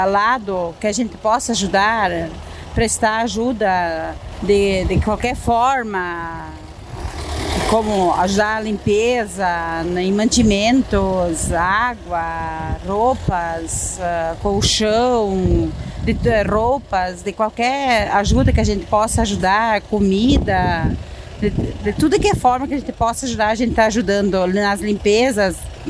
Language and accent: Portuguese; Quinze de Novembro, Rio Grande do Sul, Brazil; Sou de 15 de novembro.